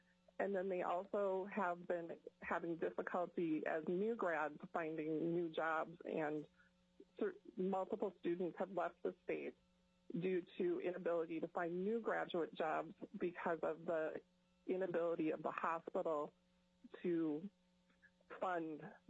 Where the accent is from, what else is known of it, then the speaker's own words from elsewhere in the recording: Ketchikan, Alaska, United States; I am from Ketchikan. I'm an ICU nurse at Ketchikan Medical Center.